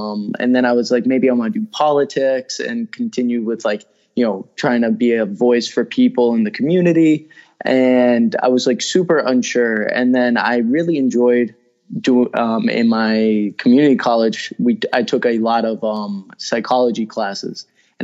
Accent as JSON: {"language": "English", "town": "Springfield", "region": "Massachusetts", "country": "United States", "said": "I'm 23. Well, we'll be 23 at this point. And I'm from Springfield, Mass."}